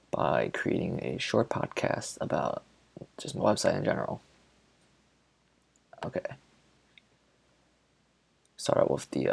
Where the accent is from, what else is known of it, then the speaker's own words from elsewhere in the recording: Naperville, Illinois, United States; I come from Naperville. Went to high school, Naperville Central High School.